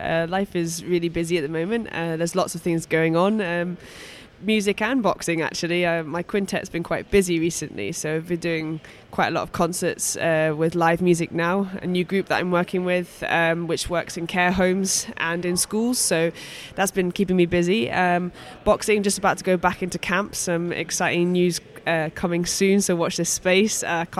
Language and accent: English; Luss, Scotland, United Kingdom; Rural is maybe an understatement. It is the middle of nowhere. I live at the top of Glen Luss, so on a sheep farm there. It's a hill farm, so it's quite remote.